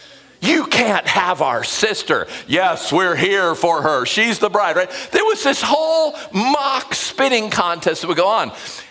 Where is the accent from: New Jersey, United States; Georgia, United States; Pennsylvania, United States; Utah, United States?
Georgia, United States; Atlanta; I don't know if any of you were raised in a small town. I was not. I was raised here in Atlanta, a big town.